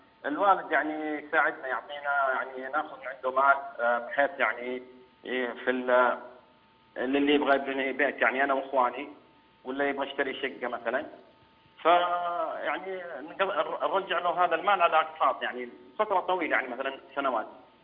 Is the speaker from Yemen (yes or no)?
no; Jeddah, Makkah Province, Saudi Arabia; فرجعت انا طبعا من اهل جده.